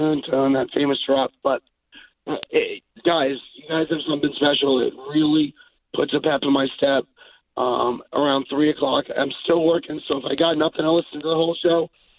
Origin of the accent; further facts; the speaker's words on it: tri-state area, United States; Peter, I went to school in Washington, D.C. I'm from the Tri-State area, but I went to school in Washington, D.C. And one thing that I, as a New Yorker, was completely oblivious